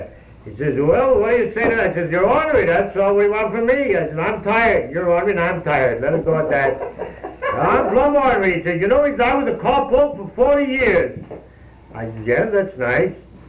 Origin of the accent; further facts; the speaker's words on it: New York City, New York, United States; now in San Francisco, United States; I've been in San Francisco 2.5 years. Of course, you know that I come out here from New York. It was 3 days hard riding out of New York City.